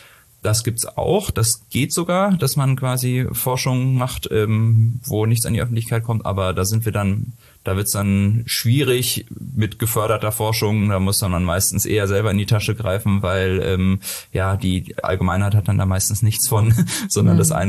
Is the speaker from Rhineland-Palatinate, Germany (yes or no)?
no; Hamburg, Germany; now in Karlsruhe, Germany; Eigentlich komme ich aus Hamburg bin dann zum Studium hierher gekommen